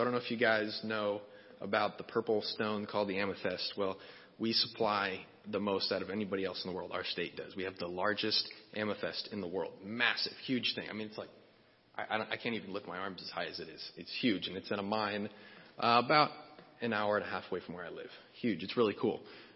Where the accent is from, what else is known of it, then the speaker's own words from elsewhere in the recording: Brazil; God has given me the incredible blessing of growing up in Brazil and giving me opportunities to do a lot of different things.